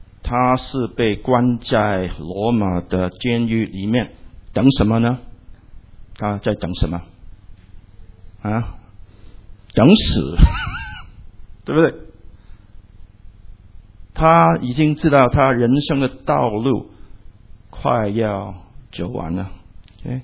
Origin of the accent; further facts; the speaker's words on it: Guangdong, China; 那么我是广东人，所以有时候广东人就会说一句话，大吉利是